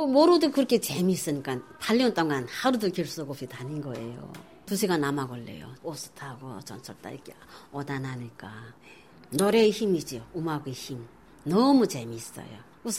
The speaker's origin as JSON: {"language": "Korean", "country": "North Korea"}